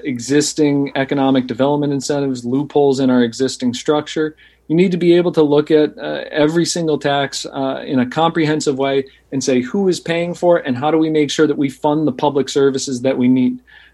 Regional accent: Pittsfield, Massachusetts, United States; now in East Boston, United States; I grew up in Pittsfield, represented that community and 51 other communities in Western Massachusetts.

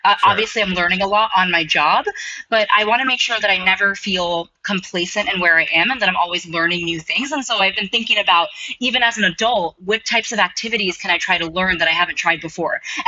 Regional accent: Brooklyn, New York, United States; So definitely some fond memories of growing up in Brooklyn. But part of our experience growing up in Brooklyn was really rooted in dance.

